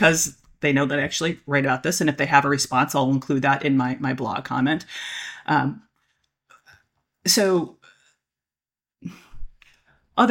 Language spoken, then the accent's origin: English; United States; And I have the wonderful benefit of being an American, so I don't have to, most Americans never even leave the country.